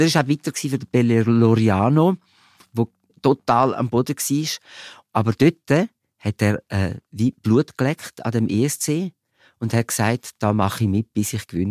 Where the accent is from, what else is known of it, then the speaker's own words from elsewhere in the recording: Switzerland; ich als Schweizer